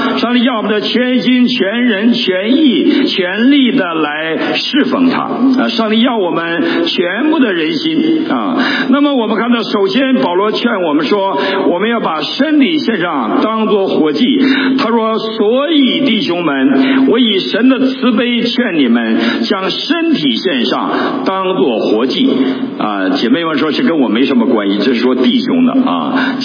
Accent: China; 我们做中国大陆的教会的牧师的，我们都知道我们都跟你们一样，我们生在一个文化中，我们在一个共产主义的文化中被熏陶长大

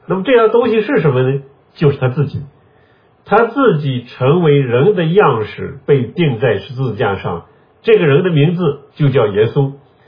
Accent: China; 所以回到我们中国人来看，我们中国人讲的佛教、道教和其他的这些这个三教九流的各种宗教信仰都不能成为真信仰，

